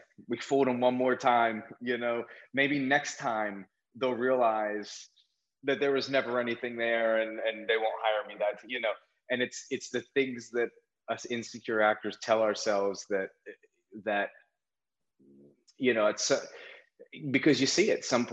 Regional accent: Philadelphia, Pennsylvania, United States; which, growing up in Philly, Pittsburgh is like, it's another country because you're 6 hours away in a different part of the state. They're not part of us.

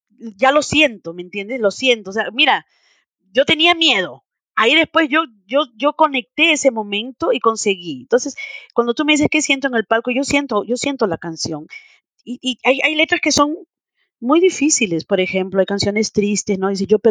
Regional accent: Lima, Peru; moved away; cuando yo me vine de Lima para acá, yo usé un avión y que fue de Lima hasta la frontera con Chile

